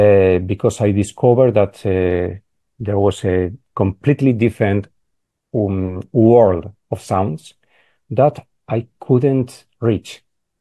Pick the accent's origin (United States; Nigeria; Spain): Spain; Valladolid, Castile and León; English is a second language; I was living in my hometown where I was born, in Valladolid.